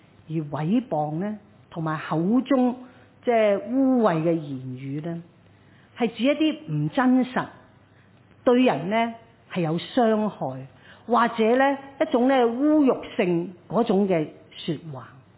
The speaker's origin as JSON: {"language": "Chinese", "country": "China", "said": "就好像我们中国人所说，你收下把口啦"}